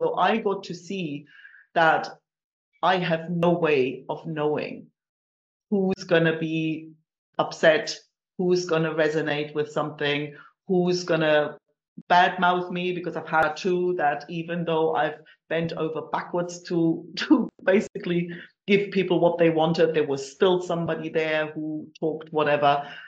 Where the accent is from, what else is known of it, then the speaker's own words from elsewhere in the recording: Germany; English is a second language; moved away as an adult; now in Spain; from Germany, originally based in the lovely sound of the south of Spain. And I moved here a little over 20 years ago.